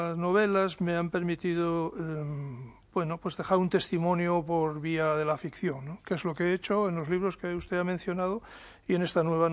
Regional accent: San Sebastián, Basque Country, Spain; born there; Yo paseaba recientemente por mi ciudad natal, San Sebastián

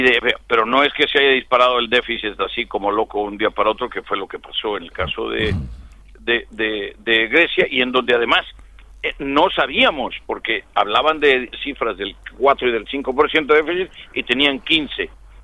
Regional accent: Mexico; Yo se lo digo porque yo soy mexicano, yo he pasado por esas experiencias.

